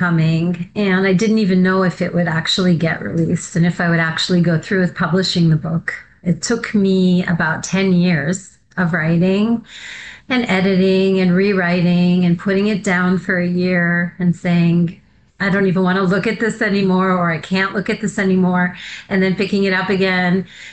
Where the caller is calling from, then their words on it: Ra'anana, Central District, Israel; I'm joining you from Ra'anana in Israel. It's afternoon, our time.